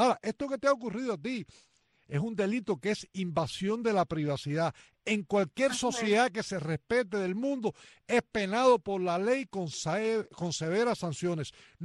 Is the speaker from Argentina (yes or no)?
no; Cuba; Como cubano me siento indignado